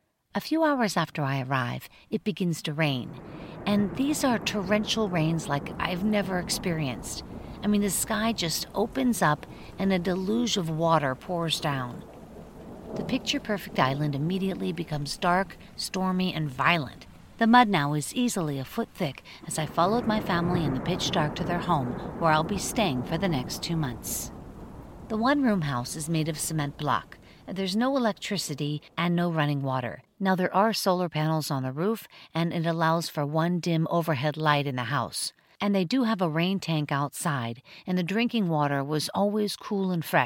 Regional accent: Pittsburgh, Pennsylvania, United States; So, I'm from Pittsburgh, Pennsylvania. It's in the Midwest, just south of New York.

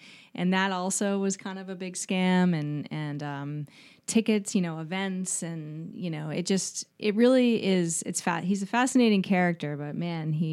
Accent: Boston, Massachusetts, United States; also born or lived in New York City / Miami / London; I grew up in Boston. I lived in New York City. I lived in Miami for a long time, lived in London.

